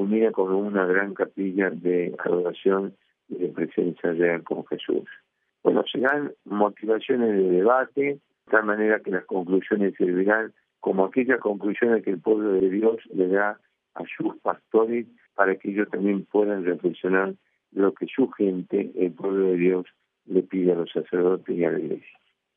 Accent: Argentina; para nosotros como argentinos, tener un Papa argentino

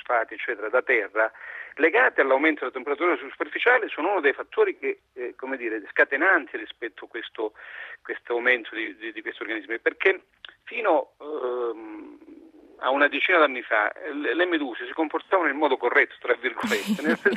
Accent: Calabria, Italy; io in questo momento sono in Calabria, perché sono calabrese

